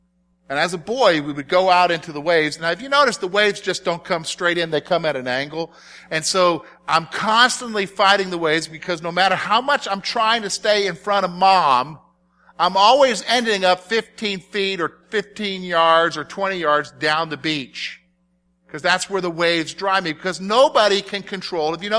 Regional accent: South Carolina, United States; And I remember as a boy growing up in South Carolina, my family would take...

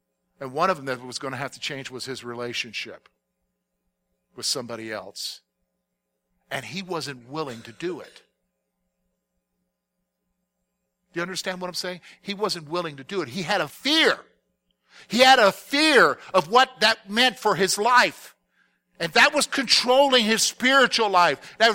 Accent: South Carolina, United States; And, I'm from South Carolina. My unit was from South Carolina, and we were up in Virginia at Camp Pickett.

